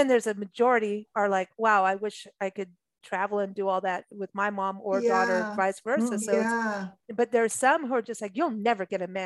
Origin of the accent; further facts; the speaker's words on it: Kenya; also born or lived in England / South Africa; I grew up in Africa and in Kenya, England, mm-hmm. South Africa.